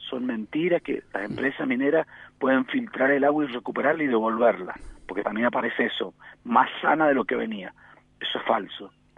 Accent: San Carlos, Mendoza, Argentina; por lo menos en Mendoza, no surge de la izquierda, surge de un amplio sector. Digo, mira, surge en mi pueblo

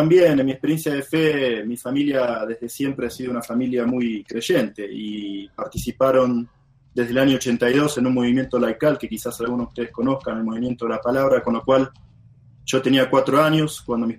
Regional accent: San Martín, Buenos Aires Province, Argentina; Somos de San Martín, ahí del conurbano bonaerense. Bueno, nací en la capital federal, pero soy bonaerense, ¿no es cierto? Como buen habitante de San Martín, hincha fanático de Chacarita Juniors.

